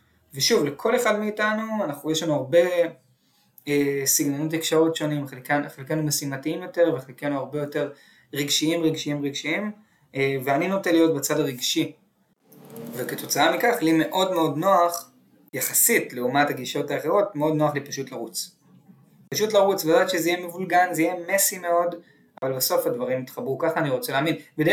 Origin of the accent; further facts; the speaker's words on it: Tel Aviv, Tel Aviv District, Israel; אני גדלתי בתל אביב, אני רואה את תל אביב כ-X.